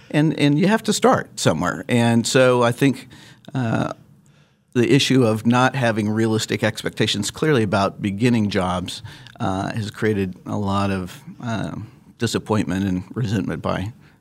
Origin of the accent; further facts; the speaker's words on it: Lawrence, Kansas, United States; Yeah, so I grew up in Lawrence, and am a Jayhawk fan, but maybe had the wisdom not to go to KU